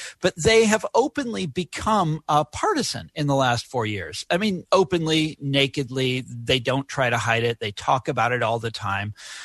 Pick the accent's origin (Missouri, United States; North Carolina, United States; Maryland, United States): Missouri, United States; Kansas City; I spent a lot of time in my hometown of Kansas City, which once had one of the great regional newspapers in America.